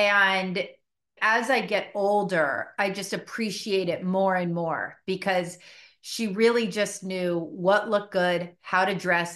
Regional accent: Malibu, California, United States; You know, I grew up in Malibu, and my backyard was the beach. So, and Malibu at the time when I grew up was just like a cute little beach town.

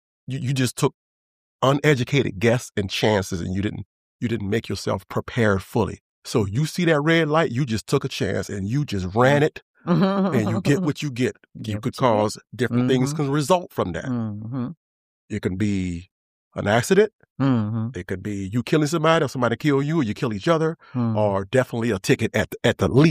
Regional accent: New Orleans, Louisiana, United States; I grew up in New Orleans, Louisiana.

